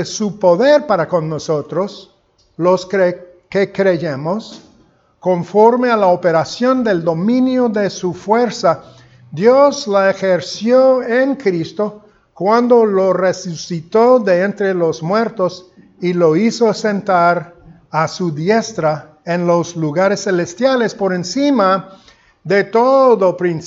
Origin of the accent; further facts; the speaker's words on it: United States; Spanish is a second language; como gringo, que el español no es mi primer idioma, lucho mucho para comunicar estas cosas profundas